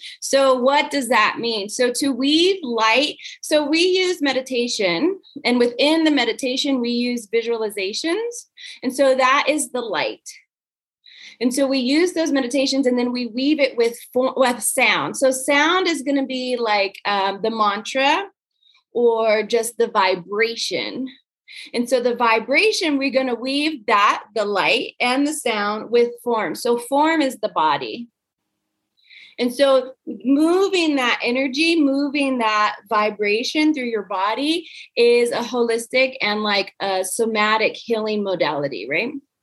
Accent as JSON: {"language": "English", "region": "California", "country": "United States", "tie": "born or raised there", "also_born_or_lived": "Hawaii / Seattle", "moved": "yes", "said": "I was raised in California, and then I moved to Hawaii for about 15 years. And now I'm in New Mexico. I spent some time in Seattle, so I'm kind of like all over the place."}